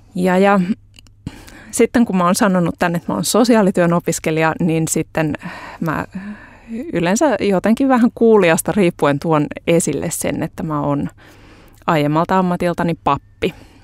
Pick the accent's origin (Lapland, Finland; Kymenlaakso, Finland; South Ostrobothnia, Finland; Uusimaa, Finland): Uusimaa, Finland; Hyvinkää; Mun tarina alkaa Hyvinkäältä. Mä oon Hyvinkäältä kotoisin ja semmoisesta perheestä, että meillä oli tämmöinen perus ydinperhe, isä, äiti ja kaksi lasta.